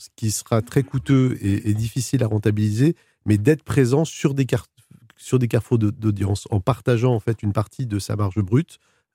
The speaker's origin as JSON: {"language": "French", "town": "Lyon", "region": "Auvergne-Rhône-Alpes", "country": "France", "said": "je suis originaire de Lyon"}